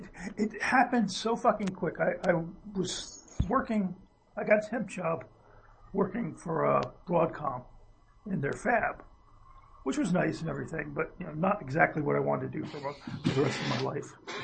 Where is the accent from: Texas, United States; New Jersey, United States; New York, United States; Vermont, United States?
New Jersey, United States; accent: Jersey; I've actually noticed more of my Jersey accent now that I'm down here, which I thought I had.